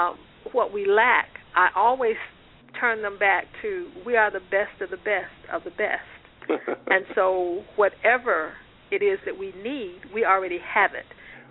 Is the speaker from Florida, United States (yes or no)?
yes; Daytona Beach, Florida, United States; Well, I grew up in Daytona Beach, Florida, went to Bonner Elementary, which was at the time a segregated school system.